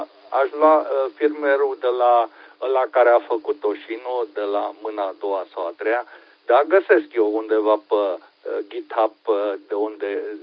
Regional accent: Brașov, Brașov County, Romania; now in Celle, Germany; sunt din Brașov

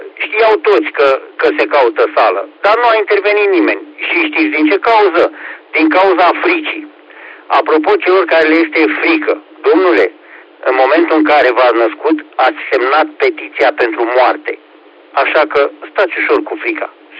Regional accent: Pitești, Argeș, Romania; eu sunt din Pitești, apropo, operator … QTH Pitești

